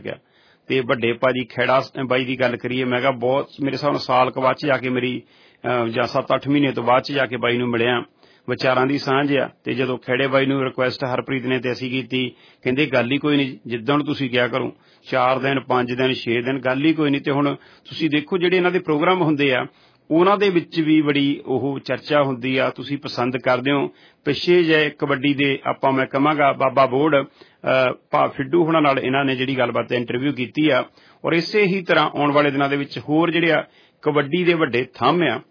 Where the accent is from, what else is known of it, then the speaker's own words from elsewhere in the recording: Kapurthala, Punjab, India; ਸ਼ੁਰੂ ਤੋਂ ਅਸੀਂ ਪੰਜਾਬ ਦੀ ਧਰਤੀ ਕਪੂਰਥਲੇ ਤੋਂ